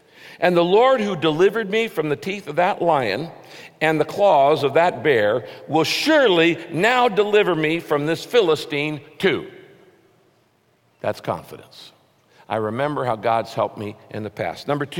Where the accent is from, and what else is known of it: California, United States; also born or lived in Texas